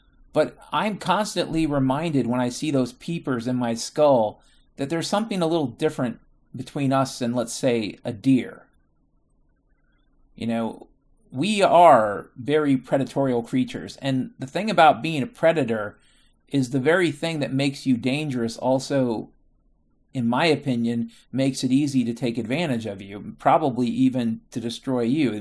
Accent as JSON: {"language": "English", "town": "Mount Vernon", "region": "Washington", "country": "United States", "tie": "born or raised there", "said": "I grew up in Mount Vernon, Washington, okay? Not Chicago, not New York City."}